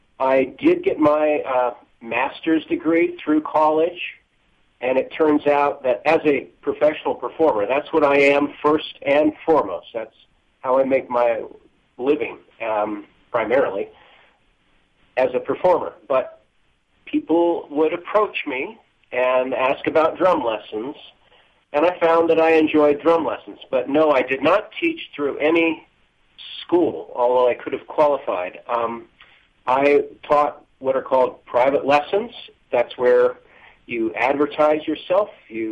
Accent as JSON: {"language": "English", "region": "California", "country": "United States", "tie": "born or raised there", "lives_now": "Albuquerque, United States", "said": "I'm a native Californian, but now proud to say I'm an Albuquerquean or a Burke."}